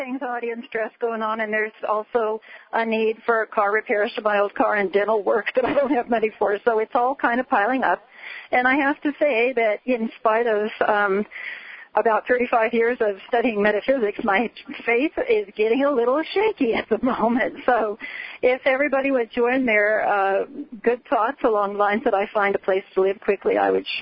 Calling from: Sedona, Arizona, United States; I am calling from Sedona, Arizona.

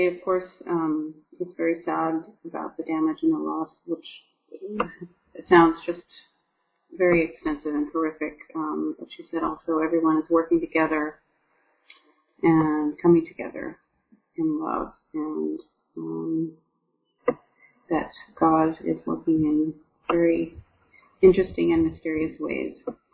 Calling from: France; I'm calling in from France today, where I've been for a bit.

